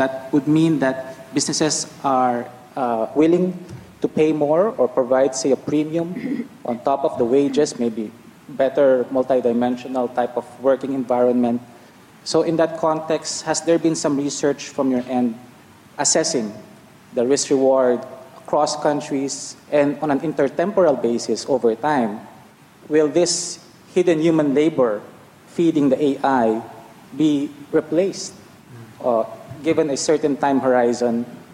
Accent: Philippines; from the Philippines.

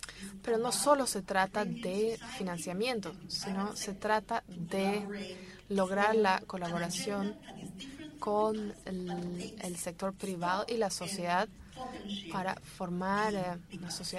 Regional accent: Costa Rica; soy muy costarricense, muy centroamericana, muy latinoamericana, muy iberoamericana.

